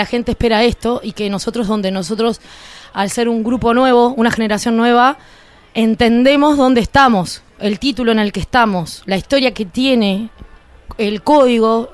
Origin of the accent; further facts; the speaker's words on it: Sayago, Montevideo, Uruguay; ser de Sayago y vivir la historia del 2000 a pleno